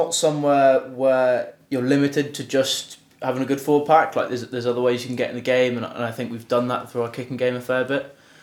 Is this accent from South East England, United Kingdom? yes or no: no; Swansea, Wales, United Kingdom; I'm a Welsh at heart. Speak Welsh, grew up in Swansea